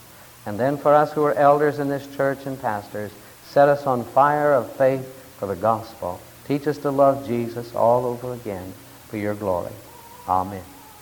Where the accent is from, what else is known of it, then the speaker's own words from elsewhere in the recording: Oregon, United States; And we grew up on the Oregon coast, and there's a mountain there.